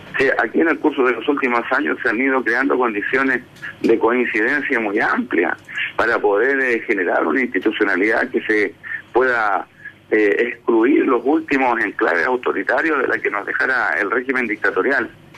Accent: Chile; nosotros debemos tener como demócratas chilenos

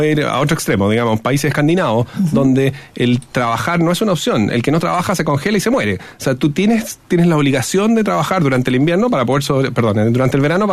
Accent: Chile; Nosotros como chilenos ya tenemos más metido en la cabeza el que yo y mi esfuerzo es quien me va a premiar.

